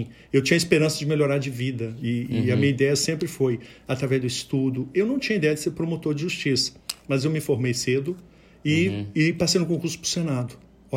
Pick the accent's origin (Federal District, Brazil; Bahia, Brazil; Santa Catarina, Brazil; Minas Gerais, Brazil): Federal District, Brazil; Brasília; Bem, eu sou de Brasília, nascido em Brasília. Eu tenho 54 anos